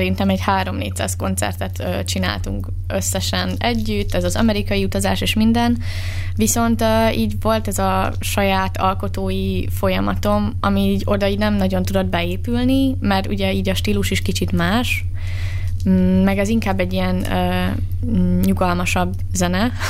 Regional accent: Borsod-Abaúj-Zemplén, Hungary; mezőkövesdi vagyok, akkor így szembesítenek is vele, hogy hát igen, a téj betűidről hallatszik, és én meg így, yes, igen, én matyó vagyok.

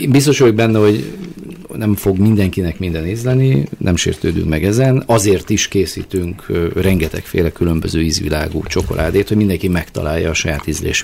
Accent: Maldon, East of England, United Kingdom; Igen, Angliából származom. Maldon a településnek a neve, ahonnan származik.

